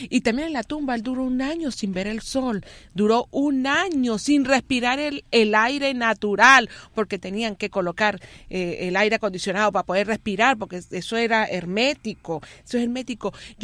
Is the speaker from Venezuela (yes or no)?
yes; Venezuela; moved away; No dejamos de ser venezolanos. Así estemos en la China, somos venezolanos.